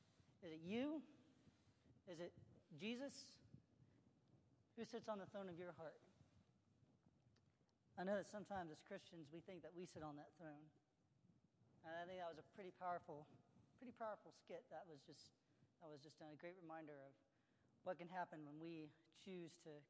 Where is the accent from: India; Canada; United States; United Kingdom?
India; born there; I was born in India, and I was born with a leg deficiency that caused my legs not to fully grow out.